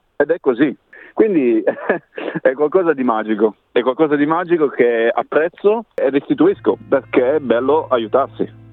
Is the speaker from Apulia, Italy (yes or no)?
yes; Apulia, Italy; accent: Apulian dialect; Noi abbiamo un detto nel nostro dialetto in Puglia